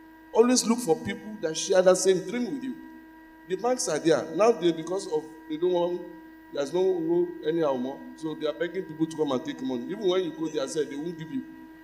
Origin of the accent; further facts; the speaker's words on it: Shomolu, Lagos, Nigeria; I was born in Shomolu, educated in Shomolu, lived all my life in Shomolu. You understand? I grew up in the market, Alade market, because my mother was a Yaoloja.